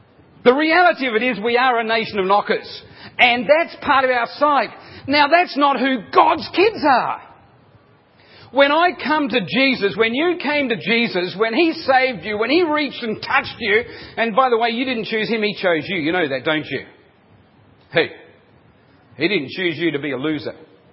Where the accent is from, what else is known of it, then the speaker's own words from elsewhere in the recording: South Australia, Australia; Now I come from South Australia and there are no convicts in South Australia, so we're a free state, so that's okay.